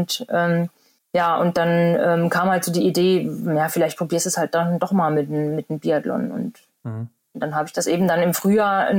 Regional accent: Thuringia, Germany; Ja, ich komme ja aus Thüringen. Hätte ich ja vielleicht auch noch sagen können, ne? Also ist ja auch eigentlich eher so eine Wintersportgegend

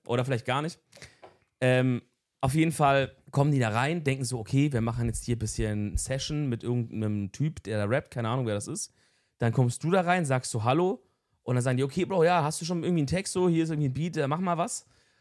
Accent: Swabia, Germany; ich komme aus dem Schwabenland vom Dorf.

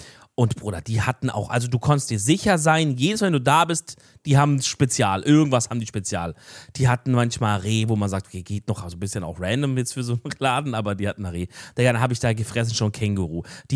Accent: Stuttgart, Baden-Württemberg, Germany; Da war ich in meiner Jugend jedes Wochenende im Kino. Das war das krasse Kino in Stuttgart.

